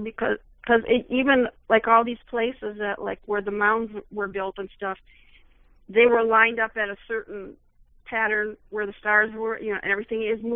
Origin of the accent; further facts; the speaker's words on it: Illinois, United States; I'm from Illinois, and I never knew that we had a triangle in Illinois.